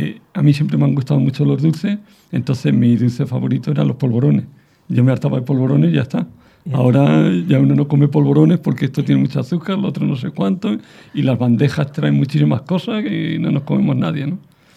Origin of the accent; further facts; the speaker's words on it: La Rioja, Spain; yo nací en La Rioja y allí se podía salir al campo a buscar musgo